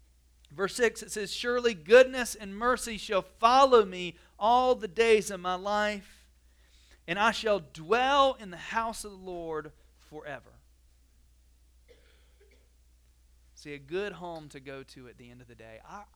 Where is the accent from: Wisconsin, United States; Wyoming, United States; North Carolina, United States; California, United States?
North Carolina, United States; accent: southern; I am from North Carolina originally, and, like, words, southern words come out. I mean, there, I know I kind of have a southern accent anyway